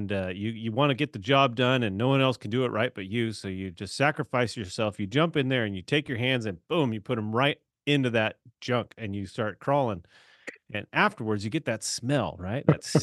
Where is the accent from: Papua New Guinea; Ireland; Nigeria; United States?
Ireland; because I sweat a lot and because I'm Irish.